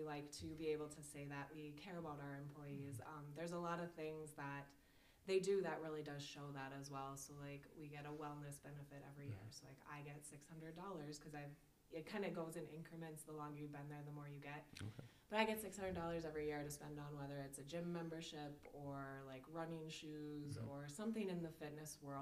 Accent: Minnesota, United States; So I actually grew up in Northwest Minnesota. Very, very small town, less than 800 people. Came to NDSU to pursue accounting.

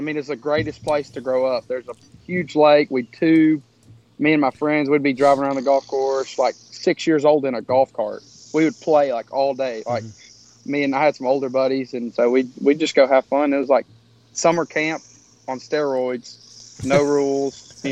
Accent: Crockett, Texas, United States; we moved out to the 9-hole course where I grew up in Crockett, Texas. That's where I'm a product of. And that's right between Houston and Dallas, middle of nowhere.

